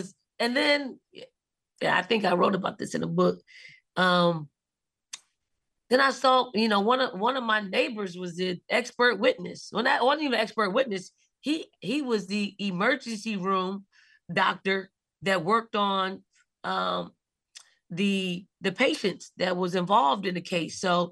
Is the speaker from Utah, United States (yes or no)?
no; Philadelphia, Pennsylvania, United States; I'm from Philly. You know, you don't really give too many people eye contact.